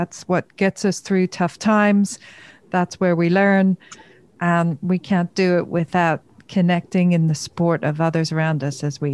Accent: Ireland; and I say this being an Irish person

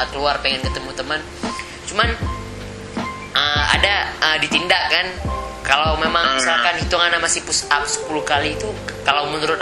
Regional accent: Banda Aceh, Aceh, Indonesia; Itu di Aceh, di Banda Aceh sih terutama. Aku nggak tahu di kabupaten kota lain gimana. Banda Aceh beberapa kampung udah gitu, cuma kampung aku belum, soalnya kampung aku terlalu luas ya.

